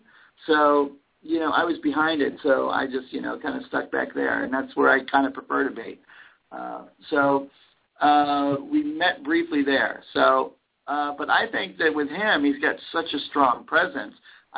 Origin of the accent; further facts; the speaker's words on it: Florida, United States; also born or lived in Orlando; and I am originally from the Keys and also from Orlando. And, you know, I've never gone back as a producer to make a movie back in Florida